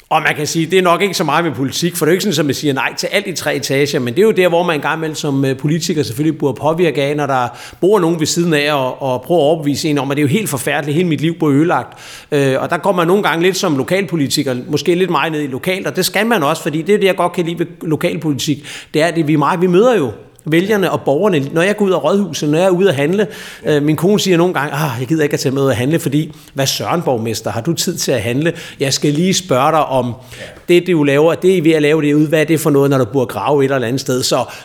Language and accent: Danish; Næstved, Zealand, Denmark; jeg er født og opvokset i Næstved. Jeg har aldrig haft anden postnummer